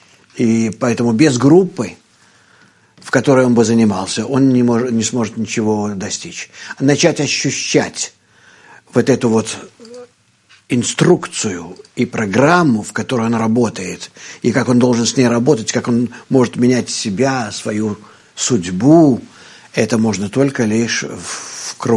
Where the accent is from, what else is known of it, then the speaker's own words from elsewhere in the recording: Russia; moved away as an adult; Я приехал из России, когда мне было 28 лет.